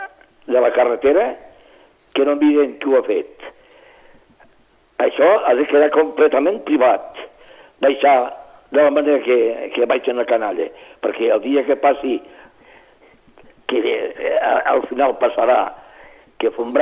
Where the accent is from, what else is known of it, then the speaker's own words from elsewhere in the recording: Catalonia, Spain; I jo vull que la meva comarca, perquè és un nom molt bonic, Priorat